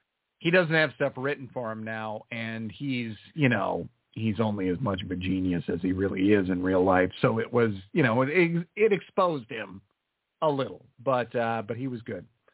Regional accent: Minnesota, United States; That's why there's so many people that I know named Faribault, because I grew up in Faribault County.

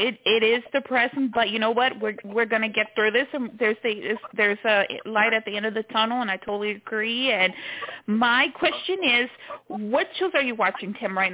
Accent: Houston, Texas, United States; I'm from Houston, Texas.

